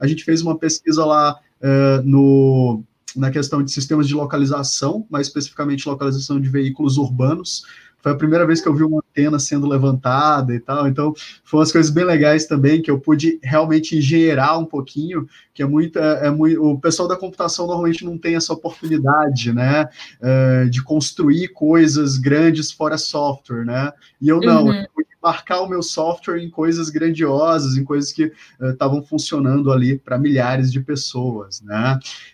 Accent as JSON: {"language": "Portuguese", "town": "São Luís", "region": "Maranhão", "country": "Brazil", "said": "eu venho de São Luís, do Maranhão, e lá a gente não tinha cursos nessa área, né?"}